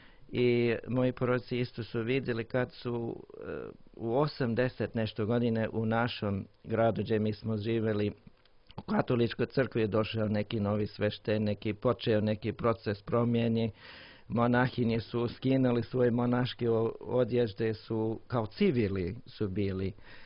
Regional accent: New Mexico, United States; Serbian is a second language; also born or lived in Alaska / Russia; now in Montenegro; Moj srpski na podgorički način pričam. Ali baš sam iz SAD, iz države New Mexico. Rođen sam na Aljasi, ali zbog posla mog oca mi smo putovali dosta. Obišao ja sam 35 države.

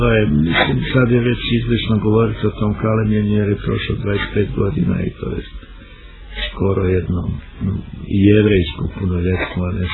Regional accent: Vareš, Federation of Bosnia and Herzegovina, Bosnia & Herzegovina; also born or lived in Belgrade, Serbia; Onu drugu polovinu dijelim na dvoje, to je djetinjstvo, tamo gdje sam rođen u Varešu, Planinici, a ona jedna polovina je bila u Beogradu i to je stvari, ta tri mjesta su stvari nešto mog življenja, a to Hercegovina sad ima već 25 godina života.

